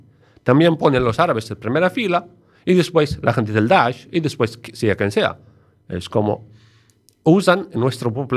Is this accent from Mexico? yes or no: no; Syria; Spanish is a second language; Como somos sirios, le gustamos la familia numerosa.